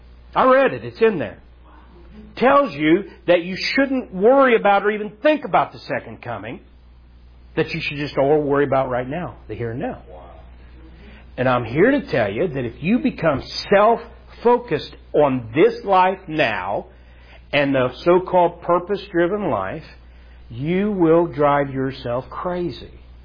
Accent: Ohio, United States; nothing against y'all city slickers up here, but I was born and raised in Southern Ohio.

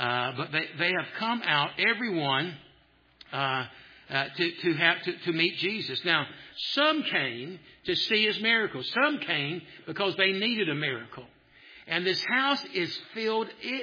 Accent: Tennessee, United States; And I'm from Tennessee, I've been taught manners.

